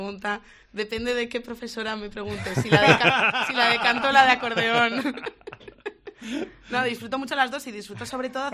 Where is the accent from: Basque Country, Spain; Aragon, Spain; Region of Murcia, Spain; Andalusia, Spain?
Aragon, Spain; Zaragoza; yo soy de Zaragoza